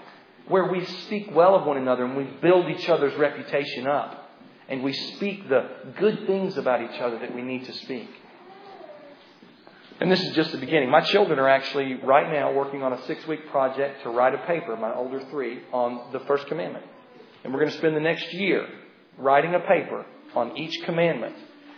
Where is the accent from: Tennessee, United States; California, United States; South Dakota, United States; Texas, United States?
Tennessee, United States; I'm from Tennessee, so we have to keep it pretty simple.